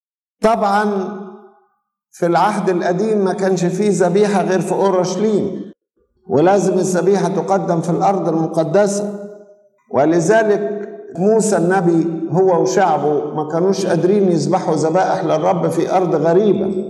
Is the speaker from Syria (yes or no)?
no; Egypt; وبالنسبة لنا احنا كمصريين خصوصا